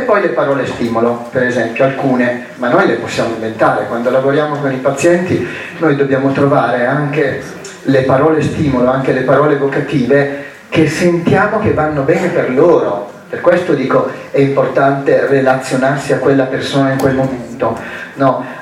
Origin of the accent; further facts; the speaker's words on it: Milan, Lombardy, Italy; io vengo da Milano